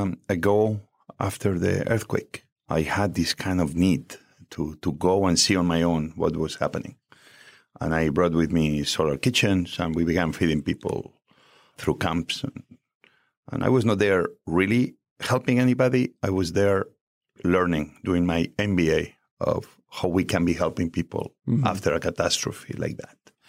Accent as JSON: {"language": "English", "region": "Asturias", "country": "Spain", "tie": "born there", "second_language": "English", "said": "I am a boy, as you may see by my accent, born in northern part of Spain, Asturias, beautiful green, full of trees."}